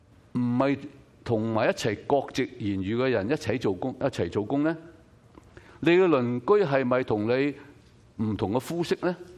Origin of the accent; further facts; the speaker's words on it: Guangdong, China; 我们广东人，我们当然跟讲广东人的人传福音，是吧？